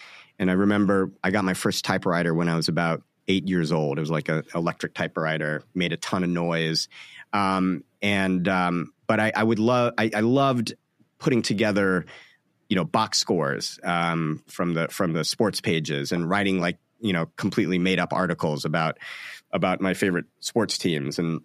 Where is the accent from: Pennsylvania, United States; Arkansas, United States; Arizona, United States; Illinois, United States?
Illinois, United States; now in New York, United States; I grew up in Central Illinois, and so publications were sort of my window into a world outside.